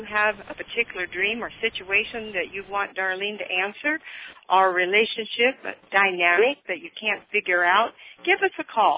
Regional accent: California, United States; now in Tucson, United States; I was raised in Northern California, worked my business there. Recently we've moved to Tucson, Arizona, and I still kept my 916 area code.

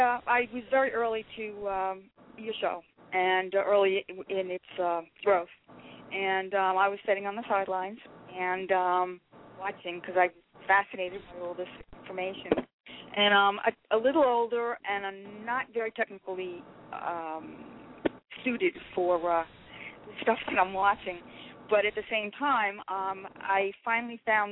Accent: New York, United States; And I'm from New York, and my husband's from Savannah, Georgia.

